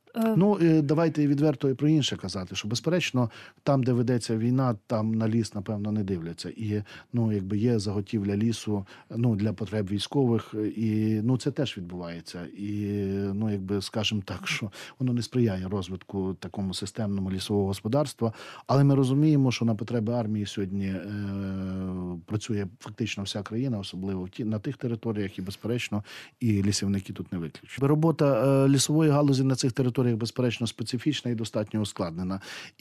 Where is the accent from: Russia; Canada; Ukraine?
Ukraine; Volyn Oblast; от на території Волинської області, звідки я родом